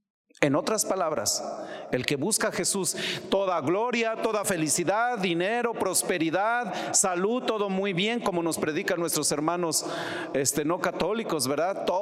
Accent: Guanajuato, Mexico; allá en el estado de Guanajuato, por allá por mi tierra.

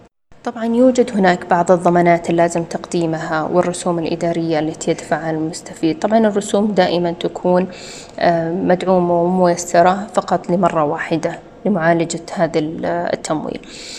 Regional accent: Saudi Arabia; الموجودة عندنا في المملكة العربية السعودية

